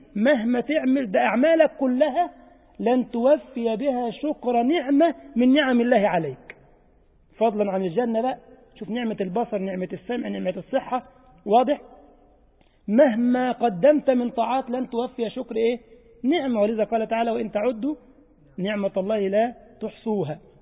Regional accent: Egypt; زي الجماعة عندنا في مصر شغل المهندسين يجي يستلم على اللمبة

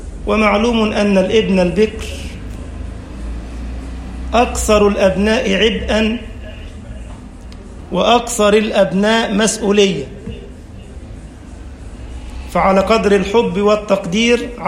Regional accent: Egypt; اللهم اجعل بلدنا مصر أمنا أمانا

